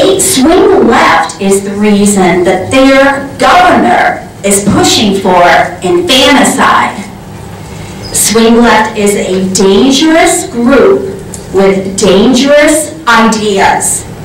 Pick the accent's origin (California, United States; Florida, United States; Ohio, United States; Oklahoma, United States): Ohio, United States; I grew up in Geauga County, graduated from Kinston High School, married my high school sweetheart. We moved into Ashtabula County, where we raised our four children.